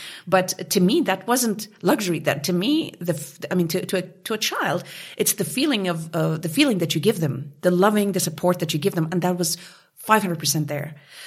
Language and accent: English; Kabul, Afghanistan; as a child growing up in Kabul, regardless of the financial comforts and privileges, I had the most beautiful childhood a kid could ever dream of.